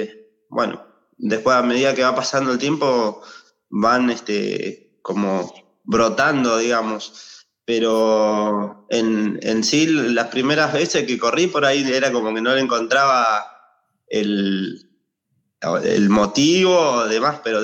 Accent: Esquel, Chubut, Argentina; yo soy, bueno, ahí de Esquel, zonas aledañas a Esquel. Mi papá trabajaba en una chacra, que bueno, nosotros estamos acostumbrados por ahí a lo que era el trabajo rural con él

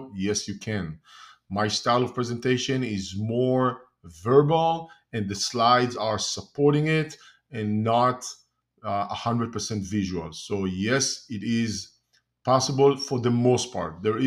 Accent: Israel; moved away as an adult; now in United States; I'm originally from Israel, moved to the States 20 years ago

